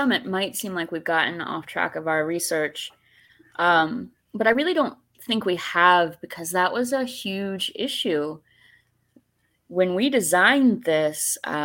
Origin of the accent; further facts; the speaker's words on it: Florida, United States; grew up in Florida, which, well, some people say is not the South, but is the South, in a conservative background.